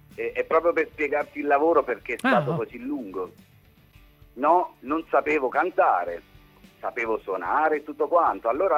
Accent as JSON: {"language": "Italian", "region": "Abruzzo", "country": "Italy", "said": "io e un arrangiatore di Pescara, no, delle mie parti"}